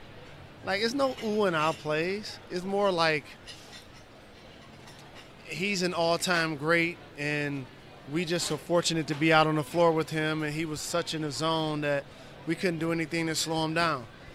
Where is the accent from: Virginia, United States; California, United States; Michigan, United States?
Michigan, United States; Detroit; I found it in my hometown of Detroit.